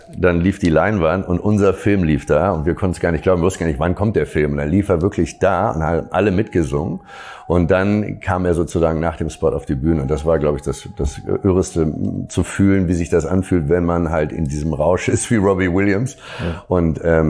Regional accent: Hamburg, Germany; wollte jemand, dass ich die indonesische Seele einfange als Hamburger

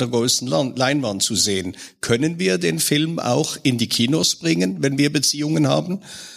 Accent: Switzerland; Man hört das vielleicht meinem Dialekt an, dass ich aus der Schweiz komme.

